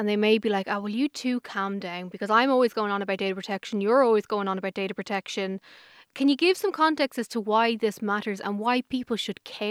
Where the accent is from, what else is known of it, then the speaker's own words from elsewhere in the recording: Ireland; As it stands today, obviously I'm an Irish citizen, I'm a European citizen.